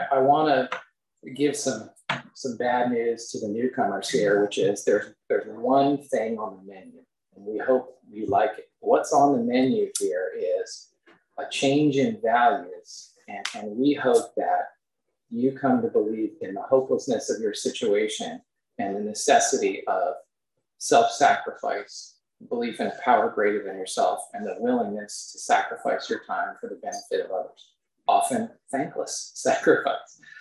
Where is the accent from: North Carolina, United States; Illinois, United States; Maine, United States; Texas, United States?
Maine, United States; And I grew up in Maine. My college was in New York State.